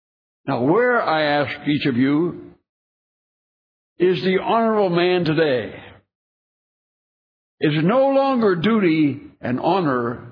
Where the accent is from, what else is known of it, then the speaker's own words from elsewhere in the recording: United States; I'm proud to say, I am an American. And I love my country.